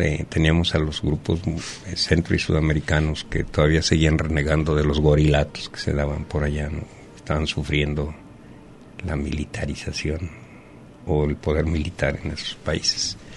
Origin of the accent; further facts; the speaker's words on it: Mexico; Más que yo soy mexicano.